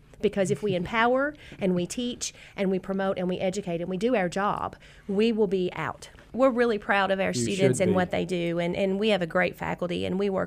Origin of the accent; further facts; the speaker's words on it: Johnson County, United States; I'm from Johnson County. I had to go away from my hometown to get an education in social work.